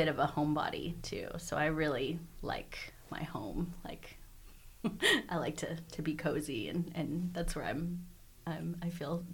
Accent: Lexington, Kentucky, United States; I say I'm from Lexington. And then a lot of times they'll ask me where I was born. And then I'm like, downtown. Good Samaritan Hospital. Like, I was born in Lexington.

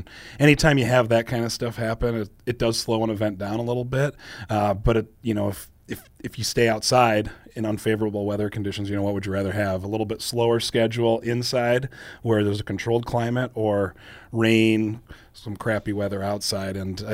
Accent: Sioux Falls, South Dakota, United States; I grew up in Sioux Falls, so we would at times have different practices and things like that for whatever sport might be over in that McKinnon area

